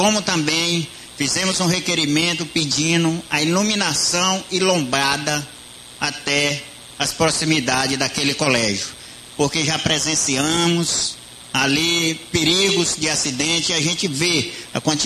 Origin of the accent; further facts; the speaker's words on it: Guadalupe, Piauí, Brazil; Nós respondemos: somos de Guadalupe.